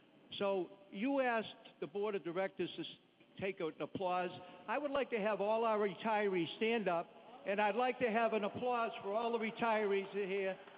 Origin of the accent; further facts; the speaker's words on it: Boston, Massachusetts, United States; You're an Irishman, a man of your word. I'm an Irishman from Boston.